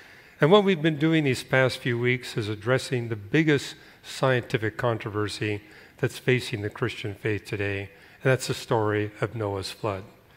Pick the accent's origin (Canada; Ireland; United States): Canada; Now, I was growing up in Canada when plate tectonics as a science didn't even exist.